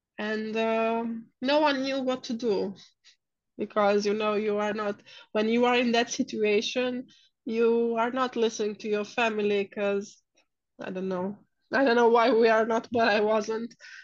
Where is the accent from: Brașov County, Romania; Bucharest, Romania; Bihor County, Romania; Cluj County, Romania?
Cluj County, Romania; Turda; I come from a Christian family. I grew up in my hometown in Turda for 19 years. I used to live there, and then I had to move to this other place to study.